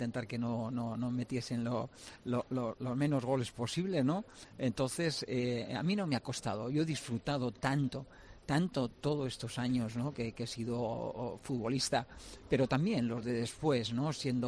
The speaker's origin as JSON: {"language": "Spanish", "region": "Navarre", "country": "Spain", "said": "perseverante, eso lo era y lo sigo siendo, como buen navarro"}